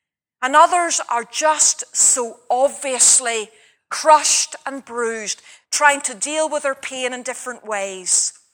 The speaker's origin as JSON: {"language": "English", "region": "Northern Ireland", "country": "United Kingdom", "tie": "born or raised there", "said": "Because I was brought up in County Antrim, the country or the county of the bog, I remember from my earliest days"}